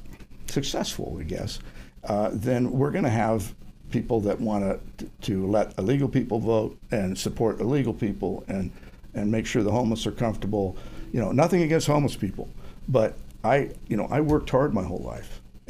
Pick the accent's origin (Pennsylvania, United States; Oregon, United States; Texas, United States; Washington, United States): Oregon, United States; Albany; I grew up in Albany, and there was a timber carnival.